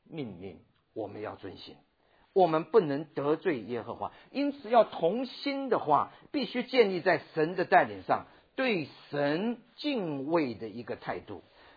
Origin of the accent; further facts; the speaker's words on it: China; 也应当是我们一个外邦人，你跟我中国人重生得救之后